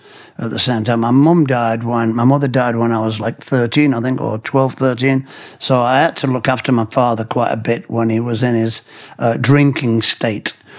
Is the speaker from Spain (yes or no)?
no; England, United Kingdom; I think I'm from the English countryside, so it's quite a religious upbringing, church every Sunday and things.